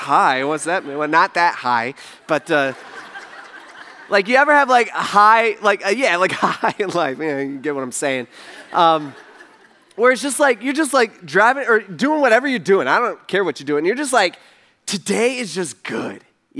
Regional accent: United States; Okay, I'm a man, all right, and I'm an American.

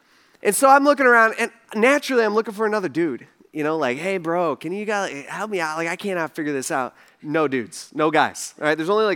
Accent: United States; Okay, I'm a man, all right, and I'm an American.

